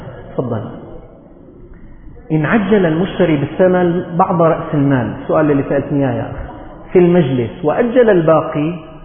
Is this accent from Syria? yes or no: yes; Syria; الصيف 4 اشهر عندنا في سوريا